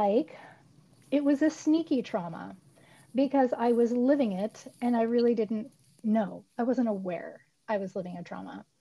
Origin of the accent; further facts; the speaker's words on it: Santa Cruz, California, United States; also born or lived in Los Angeles / Texas; now in Florida, United States; So my family took me across the country. And then I grew up in Santa Cruz, California, which is a lovely, beautiful resort beach town in central California.